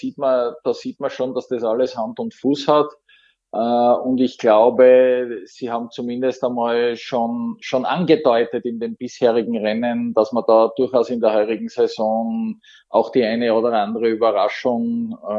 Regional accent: Graz, Styria, Austria; Wir haben rund um meine Heimatstadt Graz einen sogenannten Super Summer

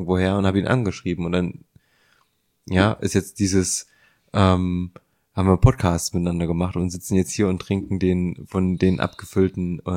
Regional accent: Leipzig, Saxony, Germany; wir sind alle aus Leipzig

